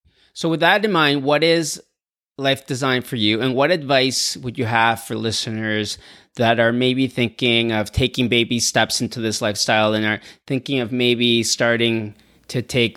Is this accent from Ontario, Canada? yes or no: yes; Toronto, Ontario, Canada; now in Playa del Carmen, Mexico; I still live in Playa del Carmen. We're recording this interview in Toronto. I've come back to my hometown of Toronto to visit family and friends.